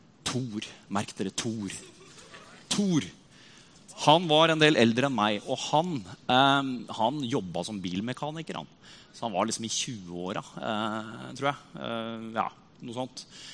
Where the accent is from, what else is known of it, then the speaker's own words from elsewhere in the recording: Rakkestad, Østfold, Norway; I Rakkestad, der jeg kommer fra.